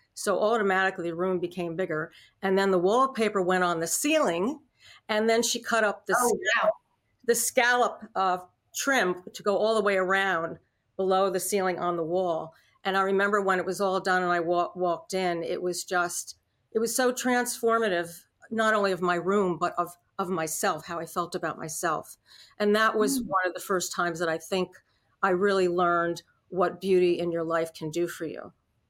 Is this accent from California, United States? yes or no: no; Peekskill, New York, United States; So I loved the area. It's the Hudson River Valley in the lower Adirondack Catskill Mountains.